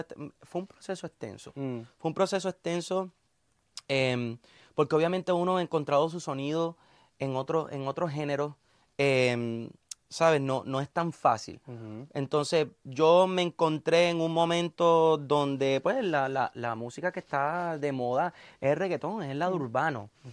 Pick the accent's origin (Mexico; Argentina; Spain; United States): United States; Philadelphia, Pennsylvania; yo soy nacido en Filadelfia, brother. Yo nice. Vengo de una ciudad donde el fashion es en todas partes, el lado urbano, el lado, ¿sabes? Yo viví en el norte de Filadelfia